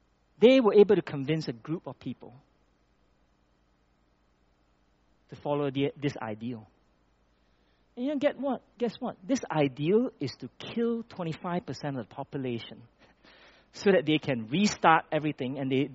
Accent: Malaysia; I grew up in Malaysia, so close to Cambodia.

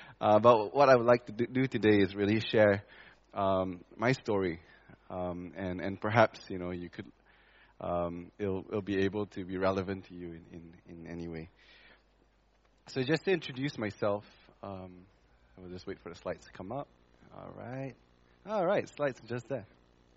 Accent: Malaysia; We started being Malaysian with a lot of frustration. It's easy to get frustrated in this country, I suppose.

